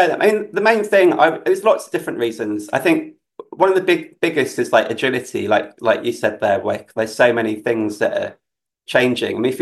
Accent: London, United Kingdom; like I grew up in London, and so I know it really well.

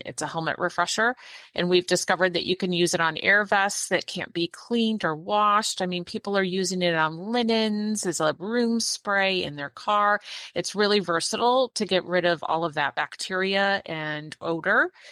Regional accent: Chicago, Illinois, United States; I'm originally from Chicago.

